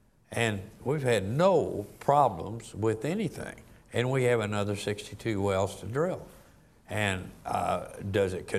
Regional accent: Oklahoma, United States; I don't have to look it up, I'm from Oklahoma.

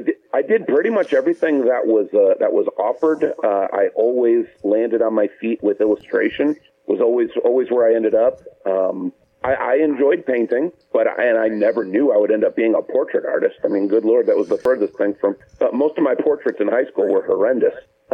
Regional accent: Hobart, Indiana, United States; also born or lived in Gary, United States; Well, I was born in Gary, but I was raised in Hobart. We lived in Gary on Van Buren Street for about my first year. So in 1976, we moved to Hobart, and I am a Hobart graduate.

